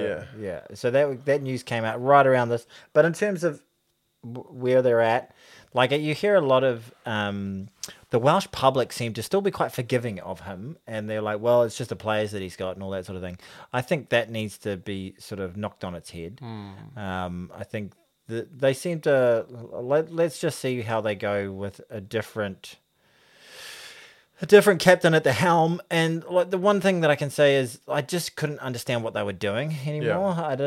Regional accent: New Zealand; As a New Zealander, I judge international teams on how well they do against my team.

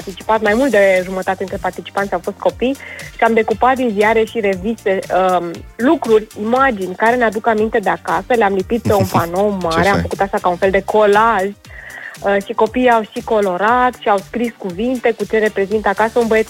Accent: Romania; moved away; când spun că sunt din România

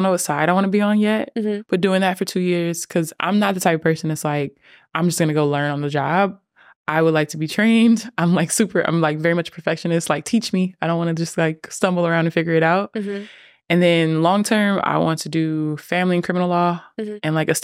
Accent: Inglewood, California, United States; I'm from Inglewood, California. I got kicked out of high school.

